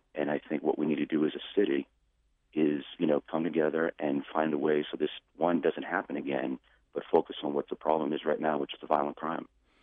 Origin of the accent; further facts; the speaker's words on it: Boston, Massachusetts, United States; now in Baltimore, United States; who have lived in the city since I came down here from Boston.